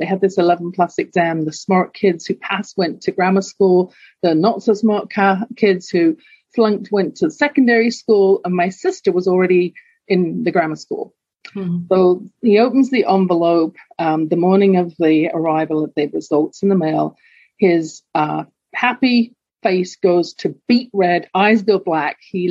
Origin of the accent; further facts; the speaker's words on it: London, United Kingdom; now in Canada; You can tell from my accent, I wasn't born in Canada. I'm actually originally from London, England.